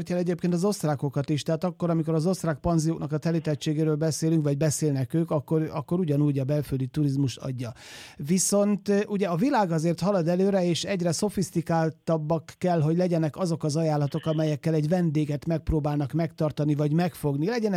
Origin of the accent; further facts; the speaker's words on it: Zala, Hungary; én Zalai srác vagyok, ugye azonnal megnéztem Zala megyét